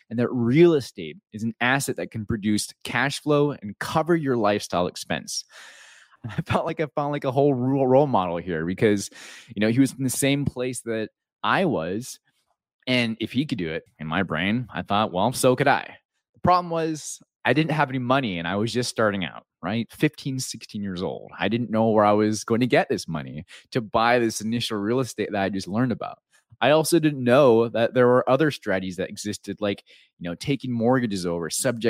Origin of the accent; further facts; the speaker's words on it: Pahoa, Hawaii, United States; growing up in the Big Island of Hawaii in a town called Pahoa, that's P-A-H-O-A